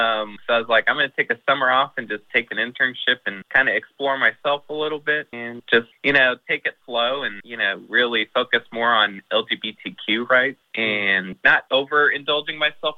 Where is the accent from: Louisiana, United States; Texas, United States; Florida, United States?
Texas, United States; Dallas; now in Stillwater, United States; So I'm actually originally from Dallas, but I moved up to Stillwater School.